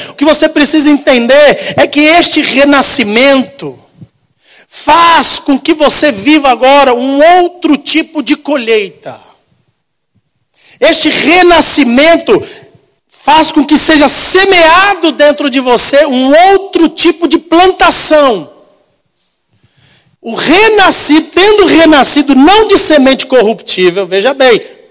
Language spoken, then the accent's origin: Portuguese; São Paulo, Brazil; Gente, nós somos de São Paulo, nosso foco é poluição, autocarro, asfalto, a gente não sabe o que é terra.